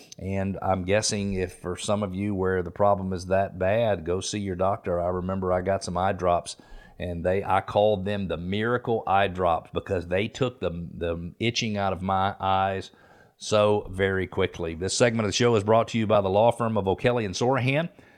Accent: Atlanta, Georgia, United States; I never suffered allergies growing up in Atlanta, but I lived away from Atlanta for almost 10 years.

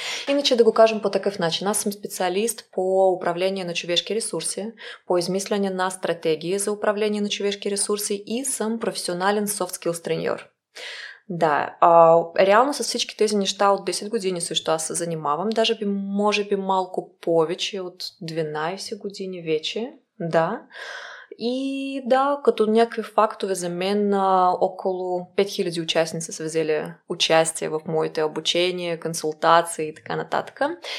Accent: Moscow, Russia; Bulgarian is a second language; now in Bulgaria; както ще чувате по моя акцент нататък, аз не съм от България, аз съм от Москва, обаче вече 10 години живея тук в България.

